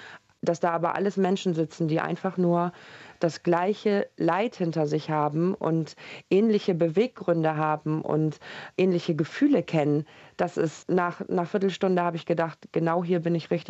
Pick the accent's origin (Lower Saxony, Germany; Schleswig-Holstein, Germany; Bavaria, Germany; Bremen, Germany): Bremen, Germany; ich komme ja aus Bremen